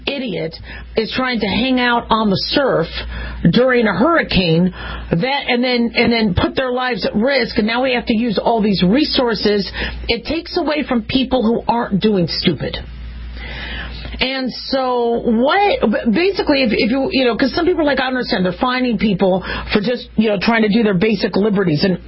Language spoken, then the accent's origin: English; West Coast, United States; I'm from the West Coast, so these Malibu homes and Santa Barbara homes, and you know, wow, those are pretty fancy.